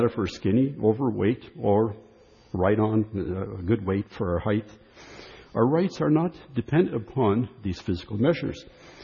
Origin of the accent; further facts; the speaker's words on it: Canada; That's a right as a Canadian.